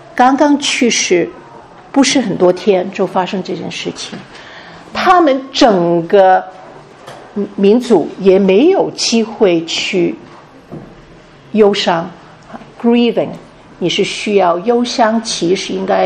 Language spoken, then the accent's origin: Chinese; China; 我们中国人的背景一定会说以下的一句话